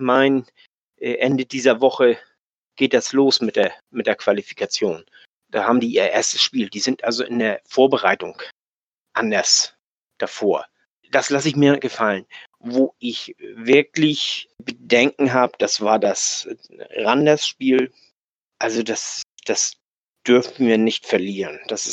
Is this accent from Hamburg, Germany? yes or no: yes; Hamburg, Germany; Bei uns in Hamburg, weißt du, wenn einer mal ein bisschen was kann, dann wird er gleich hochgejubelt